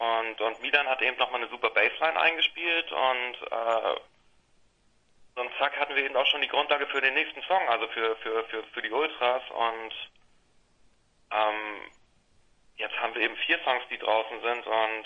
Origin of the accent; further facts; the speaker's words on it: Reinbek, Schleswig-Holstein, Germany; Aus dem Hamburger Umland, aus Rheinbeck.